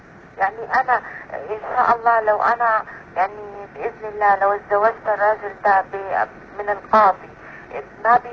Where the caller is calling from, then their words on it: Mecca, Makkah Province, Saudi Arabia; أنا متصلة من مكة المكرمة من السعودية